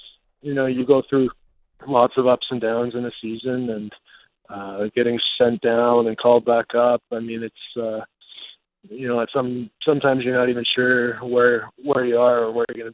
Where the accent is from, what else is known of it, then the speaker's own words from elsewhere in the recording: Weyburn, Saskatchewan, Canada; also born or lived in Estevan; I was born in Estevan, but I'm from Weyburn, Saskatchewan, not about an hour away.